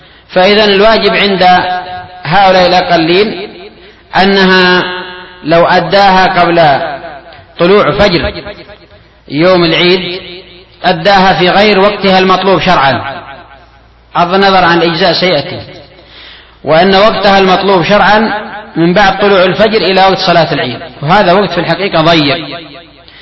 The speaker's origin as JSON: {"language": "Arabic", "country": "Yemen", "said": "ومع ذلك هو السائد عندنا في اليمن"}